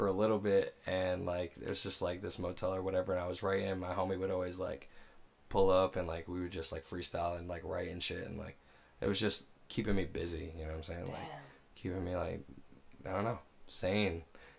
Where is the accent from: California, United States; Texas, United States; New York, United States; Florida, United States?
Florida, United States; Naples; you get a weird stereotype growing up in Naples, because, you know, everybody comes from money down there.